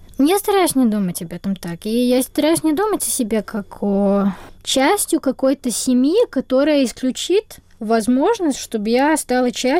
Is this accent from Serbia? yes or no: yes; Southern Serbia, Serbia; Russian is a second language; Турецкие слова, которые, например, связывают диалект моего родного города на юге, Сербии и Боснию, там много турецких слов.